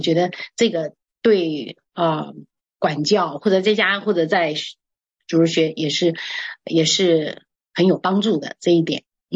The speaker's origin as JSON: {"language": "Chinese", "country": "China", "said": "台湾人管孩子和美国人管孩子管得比我们大陆人好啊"}